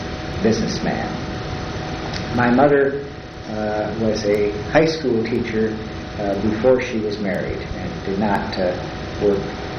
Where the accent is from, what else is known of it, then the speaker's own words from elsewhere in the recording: Imlay City, Michigan, United States; born there; I was born in Imlay City, Michigan, that's I-M-L-A-Y. City, Michigan, on June 13th, 1920.